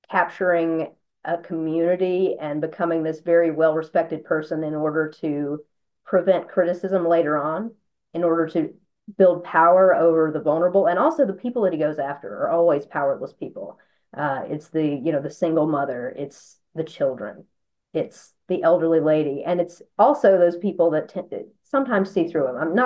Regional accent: the South, United States; I'm from the South, so I was just like, yep, I know what that is.

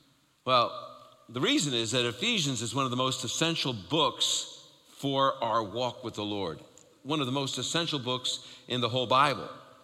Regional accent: New York, United States; When I heard that Jesus Christ means Jesus the Messiah, as a Jewish kid growing up in New York, I'm like, oh, you mean he's Jewish?

